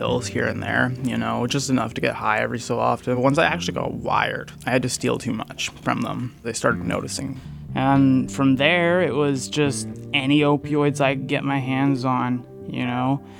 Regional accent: Kimberley, British Columbia, Canada; So I grew up out in the East Kootenays, Kimberley, Cranbrook area.

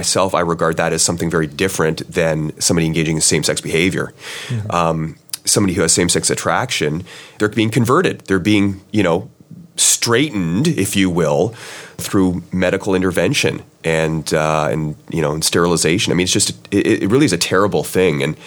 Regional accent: Canada; maybe I'm speaking more about as a Canadian

